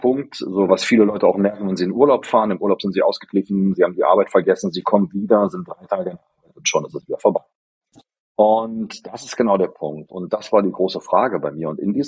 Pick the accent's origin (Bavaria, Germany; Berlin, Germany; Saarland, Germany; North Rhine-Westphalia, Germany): Berlin, Germany